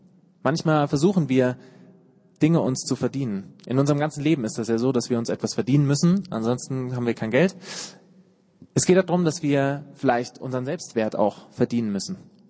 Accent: Hesse, Germany; Ich komme aus dem FEG-Hintergrund, so aus dem hessischen Hinterland, über die 7 Berge da hinten.

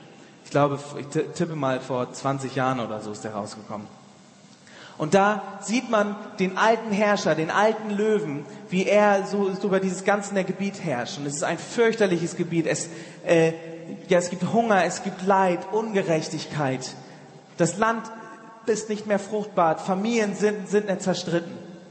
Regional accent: Bremen, Germany; ich bin Bremer eigentlich

